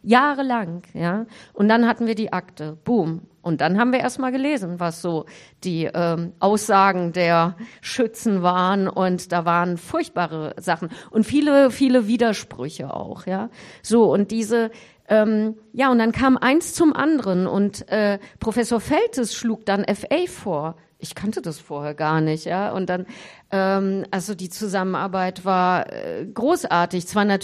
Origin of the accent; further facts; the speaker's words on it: Hesse, Germany; wir kommen ja aus Mittelhessen